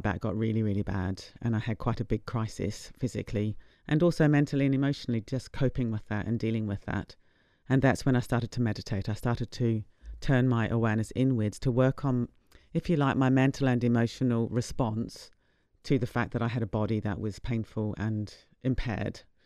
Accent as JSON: {"language": "English", "region": "Wellington", "country": "New Zealand", "tie": "born or raised there", "moved": "as an adult", "lives_now": "United Kingdom", "said": "Yeah, I'm a Kiwi girl. I was born in Wellington in 1959, and then I left when I was 30. To move to the UK to live in a Buddhist retreat centre for women."}